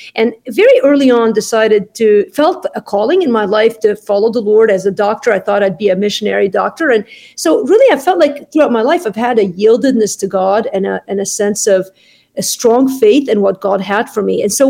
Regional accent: Lebanon; I grew up in Lebanon in a very sound, semi-Christian home, but heavily influenced by my mother's faith.

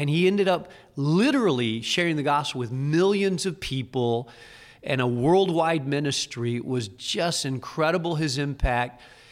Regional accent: northern Spain, Spain; So I came to Moody from Spain. I grew up in Spain and a town of 200 people.

